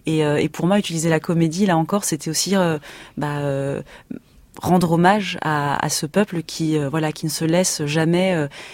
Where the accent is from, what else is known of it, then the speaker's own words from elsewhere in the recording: France; en tant que binationale, enfin, j'ai grandi en France, je suis née en France de parents immigrés tunisiens. À la maison, les deux langues se sont toujours télescopées